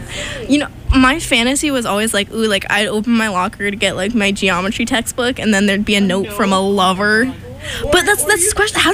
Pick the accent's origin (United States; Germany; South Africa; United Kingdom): United States; Cambridge, Massachusetts; Of, Cambridge Public Schooling. Or Cambridge in general. We're from Cambridge.